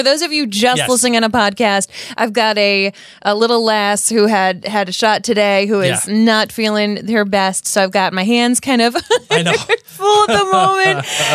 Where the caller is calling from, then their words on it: Providence, Rhode Island, United States; We're tuning in from Providence, Rhode Island, so sit back, relax, and let's all have a good cry.